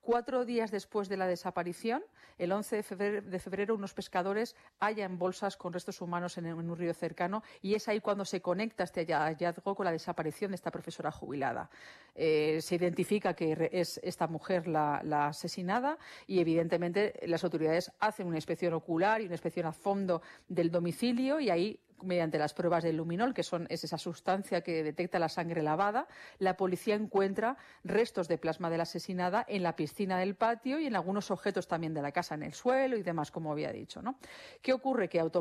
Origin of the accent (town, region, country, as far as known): Spain